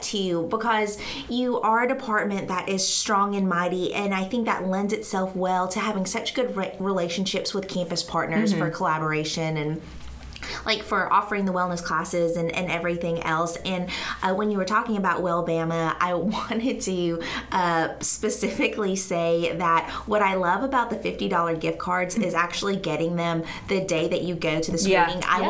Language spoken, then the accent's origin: English; Fort Payne, Alabama, United States; I'm in the northeast corner of the state from DeKalb County, so my hometown is Fort Payne.